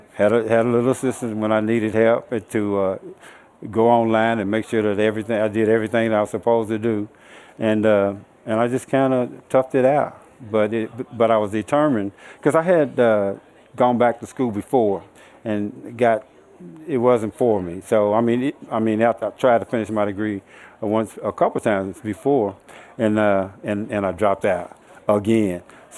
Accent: Louisville, Kentucky, United States; also born or lived in Winchester, Kentucky; I grew up in Louisville, of course, but I was born in a small town 12 miles east of here. It's called Winchester, Kentucky. And Winchester, it's the foothills of the Appalachian Mountains.

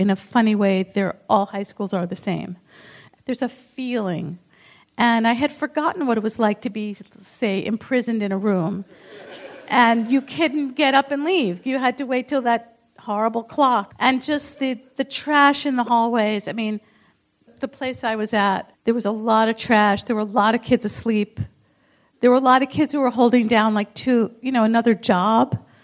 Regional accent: New York, United States; If you want me to sound like I come from Long Island, I can do that instantly, but there's no real need to do that.

